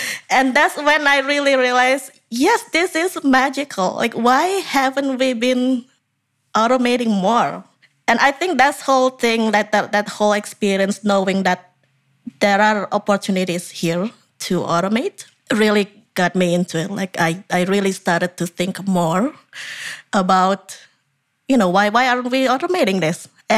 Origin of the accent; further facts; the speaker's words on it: Indonesia; moved away as an adult; now in Canada; So I moved to Canada more than 20 years ago in 2000. I came from Indonesia. Yeah, as soon as I graduated from high school, I came here and stayed around.